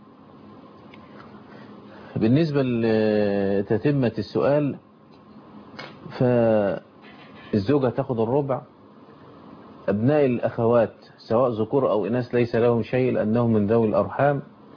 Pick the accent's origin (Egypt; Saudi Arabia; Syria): Egypt; طب إحنا عندنا في مصر بناخد بالقول الثاني